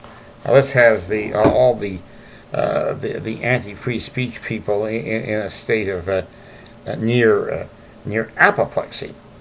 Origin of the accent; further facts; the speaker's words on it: Hamilton, Ontario, Canada; Big things happening in my hometown of Hamilton today.